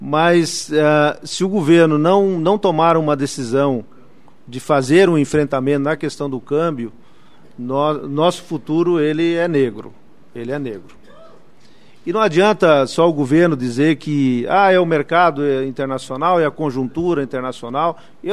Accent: Rio Grande do Sul, Brazil; eu sou gaúcho

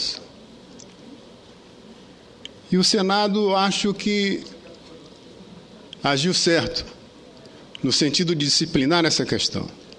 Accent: Acre, Brazil; Primeiro porque ela foi fundada na minha terra, no Acre, uma coisa inédita no país.

